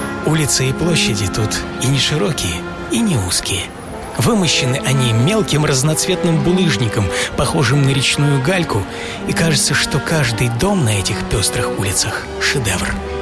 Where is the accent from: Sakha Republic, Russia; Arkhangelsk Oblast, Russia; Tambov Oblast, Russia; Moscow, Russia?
Moscow, Russia; Все-таки родился-то я довольно далеко отсюда. Но, между прочим, имя у моего родного города тоже финское – Москва.